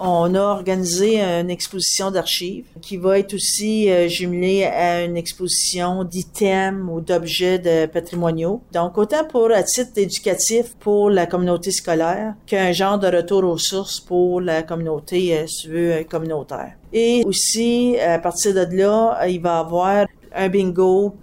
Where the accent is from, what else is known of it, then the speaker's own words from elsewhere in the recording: Saint-Albert, Ontario, Canada; j'ai fait un lien automatique avec mon village d'origine, Saint-Albert